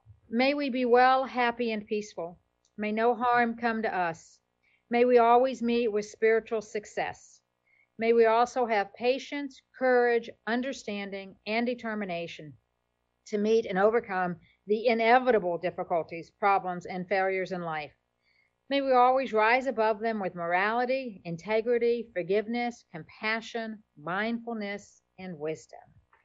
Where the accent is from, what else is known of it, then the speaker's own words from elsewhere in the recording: Wetumpka, Alabama, United States; So I told you … I am from Wetumpka, Alabama. You might notice I don't have a Southern accent.